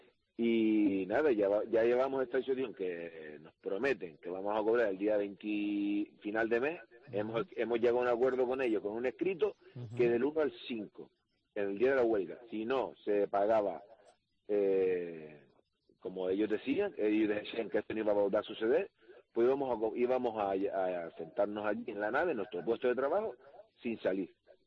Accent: Gáldar, Canary Islands, Spain; porque yo soy de Galdar

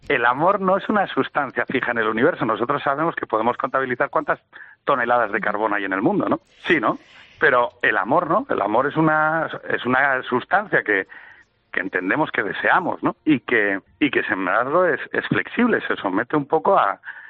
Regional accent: Asturias, Spain; born there; o en España, o en Asturias, donde yo nací.

